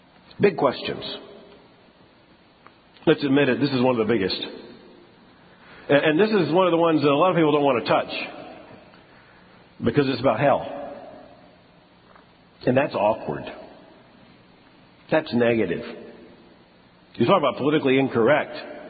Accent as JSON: {"language": "English", "town": "Lakeland", "region": "Florida", "country": "United States", "tie": "born or raised there", "said": "I was born in Lakeland, not too far from here. We had to come over to Tampa to the mall."}